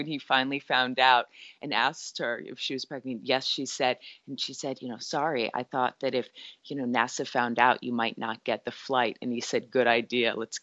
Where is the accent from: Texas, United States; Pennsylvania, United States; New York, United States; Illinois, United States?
Illinois, United States; Chicago; I'm also from Chicago, and Marilyn and I had a wonderful rapport.